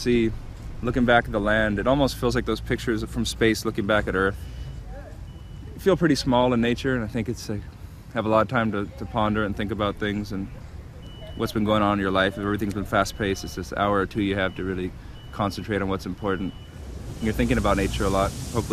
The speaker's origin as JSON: {"language": "English", "region": "Hawaii", "country": "United States", "tie": "born or raised there", "said": "I grew up here in Hawaii on the north side of the island. It's called the North Shore"}